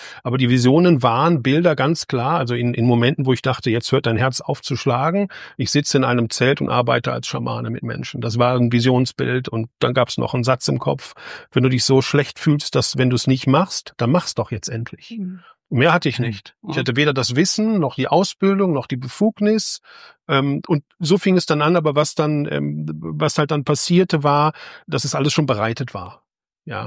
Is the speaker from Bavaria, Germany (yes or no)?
no; North Rhine-Westphalia, Germany; also born or lived in South Africa; ich komme aus dem Ruhrgebiet ursprünglich